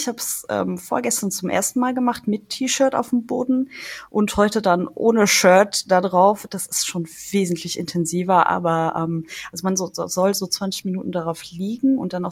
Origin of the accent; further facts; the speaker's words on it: Luxembourg; now in Cologne, Germany; Ich komme ursprünglich aus Luxemburg, lebe jetzt seit 5 oder 6 Jahren, ich weiß gar nicht mehr genau, in Köln. Ich habe in Trier Wirtschaftsinformatik studiert